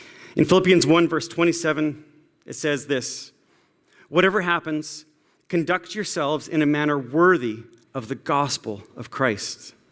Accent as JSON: {"language": "English", "country": "Canada", "said": "You see, we conduct ourselves in a manner worthy of being called Canadian."}